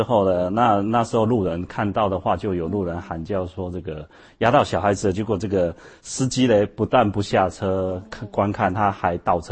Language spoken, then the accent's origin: Chinese; Taiwan; accent: Taiwanese Mandarin; 大家听我的口音就知道我是从台湾来的，因为我们是一口标准的台湾国语